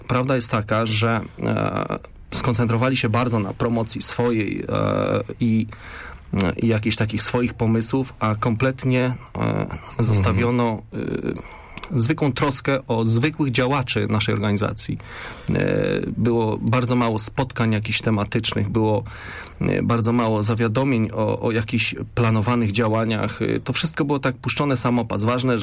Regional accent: Poznań, Greater Poland Voivodeship, Poland; Przede wszystkim jestem poznaniakiem. Z dziada, pradziada.

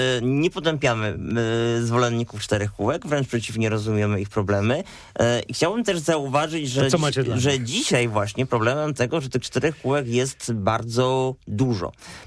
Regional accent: Poznań, Greater Poland Voivodeship, Poland; ja jestem z Piątkowa Północ, czyli z zupełnych granic z Poznania

